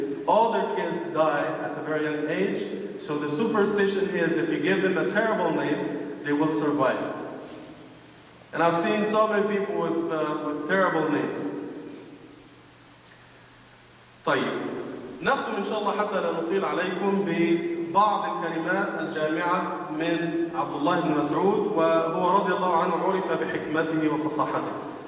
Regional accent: Egypt; معروف عندنا في مصر

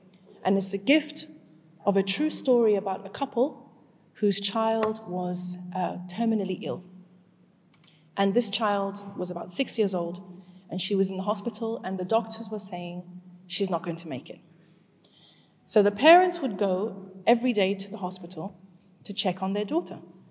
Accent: Zimbabwe; also born or lived in Leeds, United Kingdom; I was born in Leeds, and I grew up in Zimbabwe, and I became a Muslim while I was at university. So I'm a revert.

